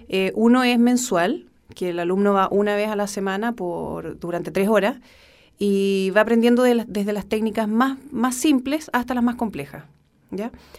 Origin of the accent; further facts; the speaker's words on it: Santiago, Santiago Metropolitan Region, Chile; Sí, yo soy de Santiago, nací en Santiago.